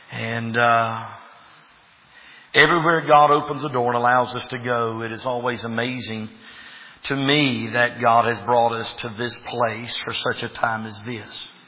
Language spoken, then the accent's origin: English; the South, United States; Again, I'm from the South. We've got churches on every corner.